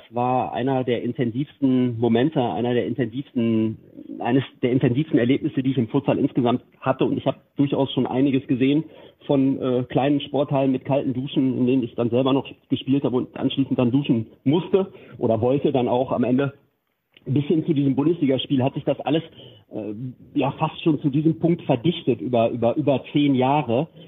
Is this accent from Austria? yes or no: no; Bocholt, North Rhine-Westphalia, Germany; wenn ich hier an Bocholt denke, meine Heimatstadt